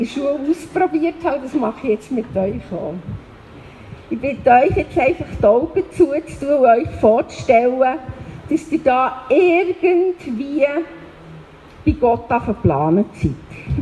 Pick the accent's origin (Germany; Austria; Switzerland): Switzerland; Bern; born there; ich bin eine Schweizerin, ich bin im Kanton Bern auf die Welt gekommen. Ich bin mehr in deutscher Sprache, in deutscher Kultur auf die Welt gekommen, das hat mich auch geprägt.